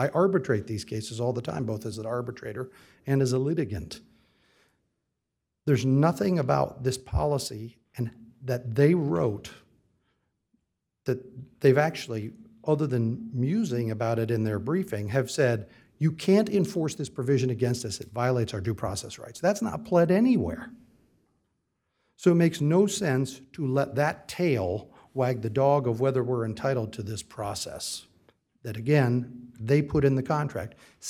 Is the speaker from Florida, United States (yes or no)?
yes; Fort Myers, Florida, United States; I'm from Fort Myers, so this all happened near my home.